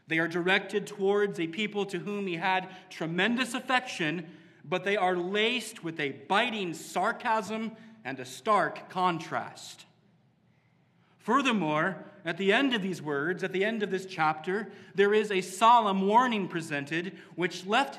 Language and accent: English; Iowa, United States; Iowa nice is a cultural label that is sometimes used to describe the people of my home state.